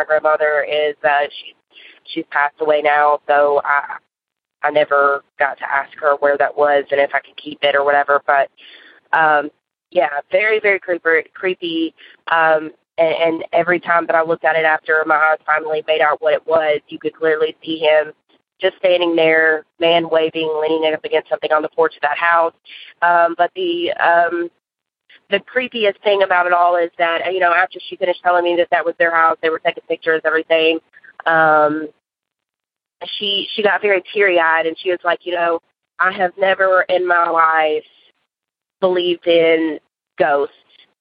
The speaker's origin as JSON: {"language": "English", "town": "Murfreesboro", "region": "Tennessee", "country": "United States", "said": "I'm from Murfreesboro, Tennessee."}